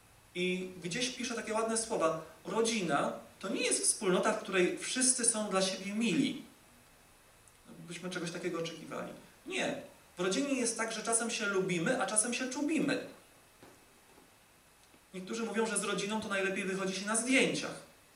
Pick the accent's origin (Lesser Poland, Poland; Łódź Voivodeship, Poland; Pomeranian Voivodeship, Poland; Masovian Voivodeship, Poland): Lesser Poland, Poland; Tarnów; Zresztą jesteśmy krajanami, bo jestem spod Tarnowa